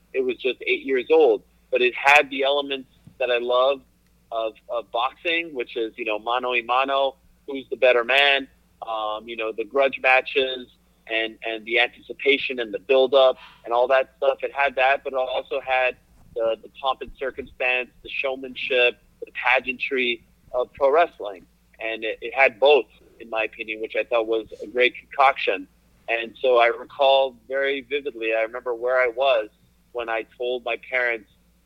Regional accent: Montreal, Quebec, Canada; growing up in Montreal, you have to be an NHL fan.

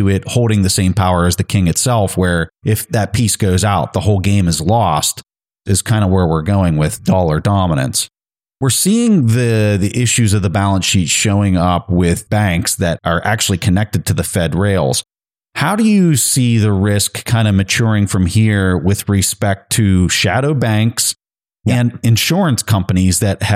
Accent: United States; As an American, as you're talking about the dollar and the advantage of it expanding

